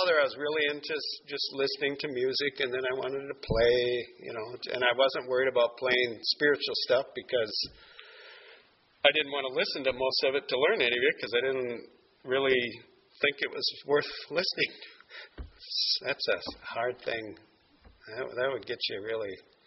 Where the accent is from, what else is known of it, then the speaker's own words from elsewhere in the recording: Iowa, United States; Now, see, I grew up in Iowa. I grew up on a farm.